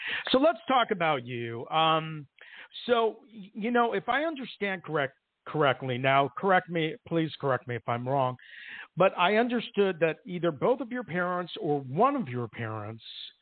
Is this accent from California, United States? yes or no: yes; San Francisco, California, United States; born there; I was born in San Francisco. My mom was raised in the city